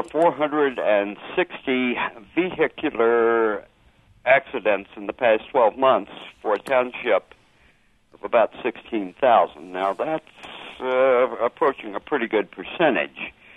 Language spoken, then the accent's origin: English; New Jersey, United States; I'm visiting my son in Homer. I'm from New Jersey, and deer there are one of the bane of my existence.